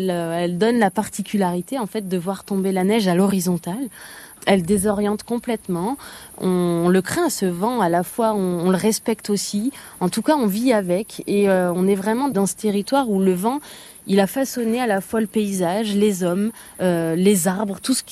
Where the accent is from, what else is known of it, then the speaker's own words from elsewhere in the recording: Auvergne-Rhône-Alpes, France; moi, je viens de la Haute-Loire, qui est toute proche. Donc ouais. je traverse chaque jour cette frontière un peu symbolique entre la Haute-Loire et l'Ardèche.